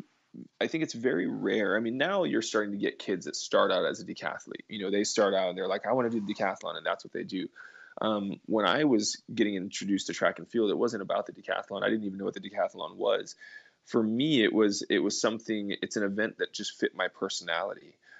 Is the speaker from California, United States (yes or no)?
no; Hawaii, United States; also born or lived in Texas; Well, I grew up in Hawaii. I was born in Texas, grew up in Hawaii. My mom's side of the family lived there.